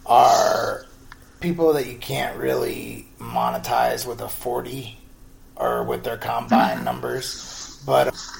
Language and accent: English; Akron, Ohio, United States; Linebacker out of my hometown of Akron.